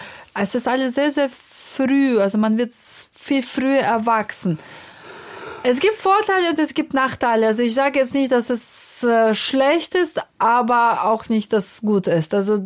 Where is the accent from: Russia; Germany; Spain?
Russia; Kazan, Tatarstan; Und ich komme aus der Stadt Kasan. Kasan liegt an einem wunderschönen Fluss Wolga. Aber Kasan ist 850 Kilometer sogar von Moskau entfernt.